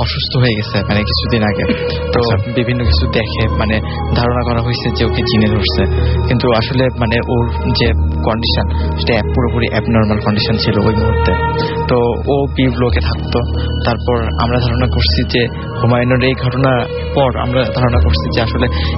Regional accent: Mahadevpur, Rajshahi Division, Bangladesh; এটা ঘটছিল নওগাঁ জেলার মহাদেবপুরে। আমি ছোটবেলা থেকে ওখানে বড় হয়েছি, আমার জন্ম ওখানে, আব্বু আম্মু ওখানে চাকরি করে, সুতরাং আমার স্কুল কলেজ দুটাই মহাদেবপুরে।

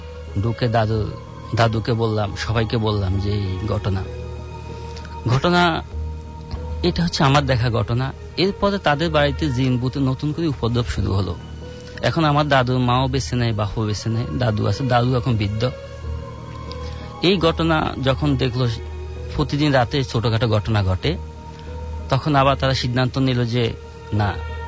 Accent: Gobindapur, Chittagong Division, Bangladesh; now in Dhaka, Bangladesh; আমার বাড়ি ফেনী জেলার দাগনভূঞা থানার গোবিন্দপুর গ্রামে। আমি এসেছি ঢাকা নয়াপল্টন থেকে।

